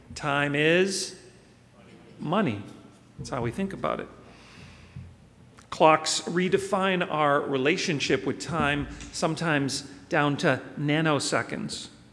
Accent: Duxbury, Massachusetts, United States; In my youth, growing up in Duxbury

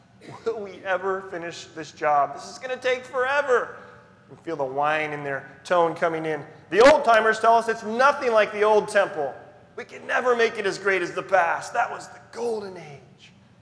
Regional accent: California, United States; I grew up in California. I've driven through Mississippi once, so I had really nothing in my mind.

